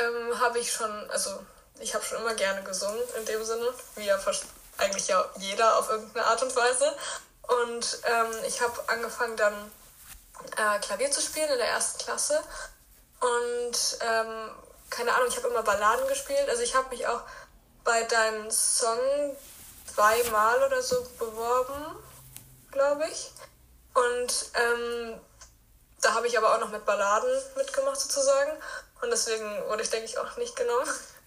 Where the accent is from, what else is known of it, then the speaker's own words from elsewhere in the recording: Berlin, Germany; ich bin 17 Jahre alt und ich komme aus Berlin.